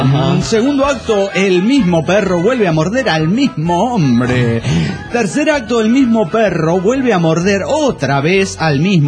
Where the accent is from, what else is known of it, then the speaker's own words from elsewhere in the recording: Santander, Cantabria, Spain; de Santander, España.